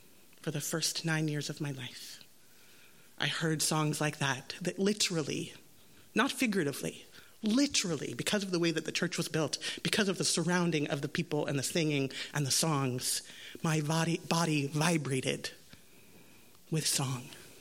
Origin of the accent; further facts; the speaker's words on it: Los Angeles, California, United States; And I grew up in the First Unitarian Church of Los Angeles.